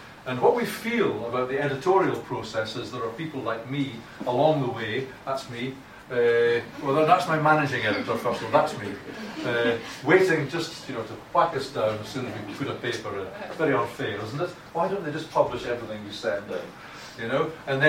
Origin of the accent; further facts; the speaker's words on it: Scotland, United Kingdom; I'm not English, I'm Scottish. I have a slightly different accent from some people